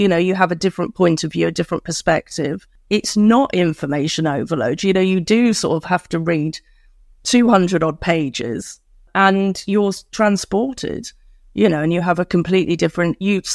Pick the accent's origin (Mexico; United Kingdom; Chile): United Kingdom; Wales; born there; I mean, I was born in Wales, actually